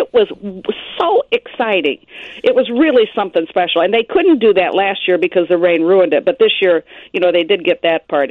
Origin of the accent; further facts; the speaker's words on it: Illinois, United States; I did go to some of these races when, you know, I grew up in Southern Illinois.